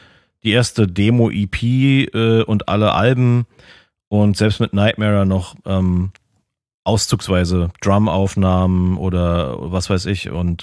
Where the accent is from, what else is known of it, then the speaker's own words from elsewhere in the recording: Berlin, Germany; kann ich noch sagen, als Berliner Mucker von der Soundqualität schon relativ beeindruckend irgendwie.